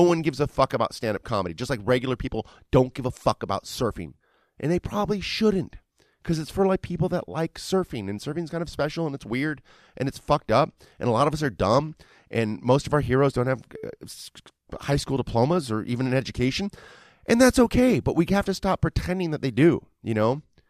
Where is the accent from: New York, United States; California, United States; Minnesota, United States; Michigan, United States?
California, United States; Huntington; we moved back down to the suburbs to be close to our family, and I grew up in Huntington, and it's only like, you know, an hour away from LA.